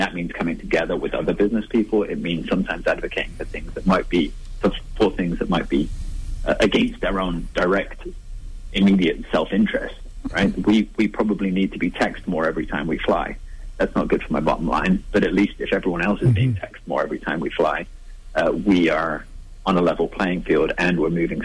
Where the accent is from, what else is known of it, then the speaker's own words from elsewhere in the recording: England, United Kingdom; Well, firstly, I'm English enough to consider beer somewhat of a necessity.